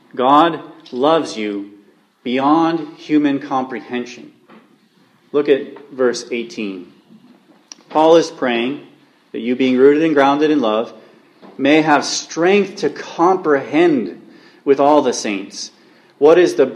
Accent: Ireland; I'm an Irish Gentile, and I come from a nobody line of human beings

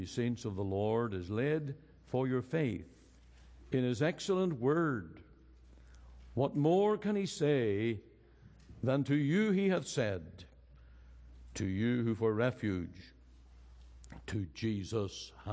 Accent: Canada; I said, I'm from Canada, I have a radio ministry, and I'd like to interview you to see just how life is like in Dublin.

